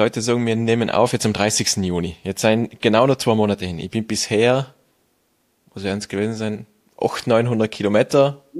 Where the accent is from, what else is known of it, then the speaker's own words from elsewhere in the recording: Längenfeld, Tyrol, Austria; ich bin ja aus Längenfeld ursprünglich